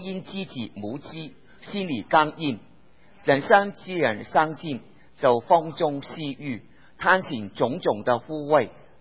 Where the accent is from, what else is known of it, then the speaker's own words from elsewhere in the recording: Hong Kong; 我小时候在香港长大的时候